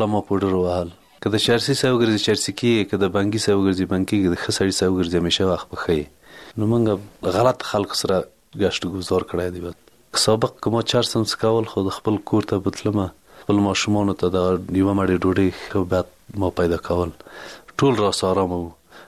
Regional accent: Parwan, Afghanistan; د پروان د ولایت یم، د غوربند ولسوالۍ دوه دېرش کلن یمه.

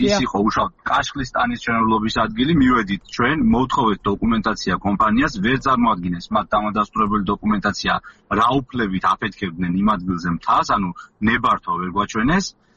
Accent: Tvishi, Racha-Lechkhumi and Kvemo Svaneti, Georgia; პირადად მე სოფელ ტვიში წარმოვადგენ, მოგეხსენებათ სოფელ ტვიში ლეჩხუმში მდებარეობს.

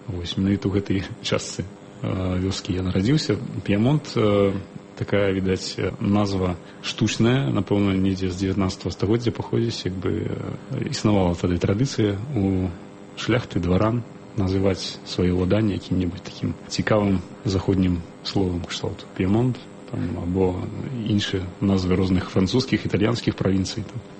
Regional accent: Zadnye, Vitebsk Region, Belarus; born there; Я нарадзіўся ў вёсцы на Талачынчыне Віцебскай области. Вёска называецца Задньо, з такой дзіўнай назвай, але вёска зараз так называецца. Раней яна складалася з двух частак, адна з которых называлася Пьямонт. Вось, менавіта ў гэтай частцы вёскі я нарадзіўся.

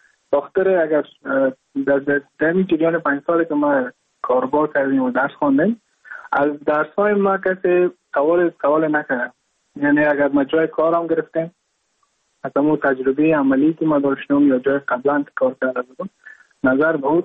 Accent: Mazar-i-Sharif, Balkh, Afghanistan; now in Goa, India; از مزار شریف هستم، از قریه شیرآباد که از قریه دورافتاده مزار شریف بلخ می باشم، که من در سال 2019 ماه جون به هندوستان آمدم

